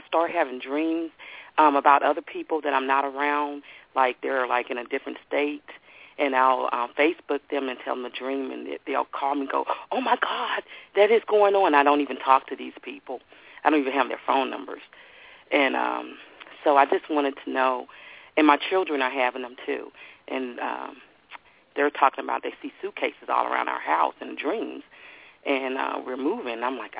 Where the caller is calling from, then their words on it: Texas, United States; I'm calling from Texas.